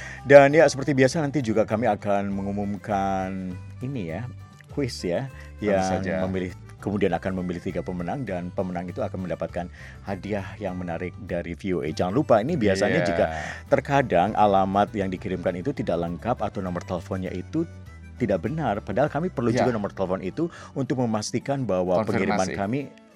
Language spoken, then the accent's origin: Indonesian; Bogor, West Java, Indonesia; Bogor, Bogor ini kota asal saya soalnya.